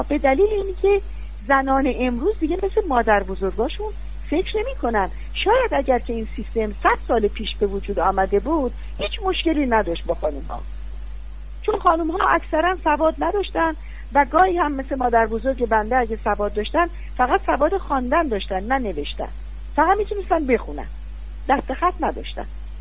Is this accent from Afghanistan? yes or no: no; Iran; نه اینکه من بخوام خدای نکرده تعریف کرده باشم از خودم که ایرانی هستم